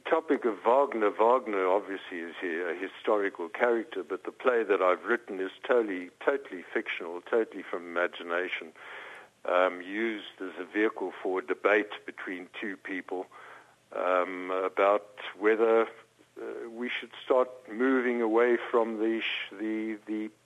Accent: Pretoria, Gauteng, South Africa; I come from Pretoria in South Africa.

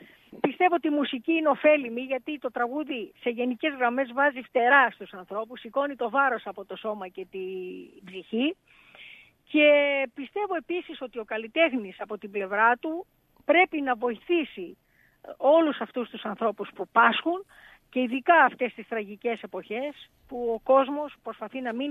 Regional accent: Greece; νιώθω πολύ υπερήφανη για τον τόπο μου

